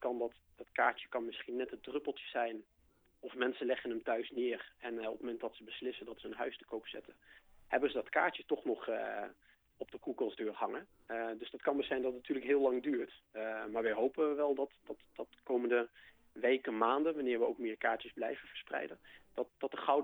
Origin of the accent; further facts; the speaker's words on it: Limburg, Netherlands; Ik kom zelf uit Limburg. Wij zijn gaan wonen in het midden van het land, mooi tussen beide families in.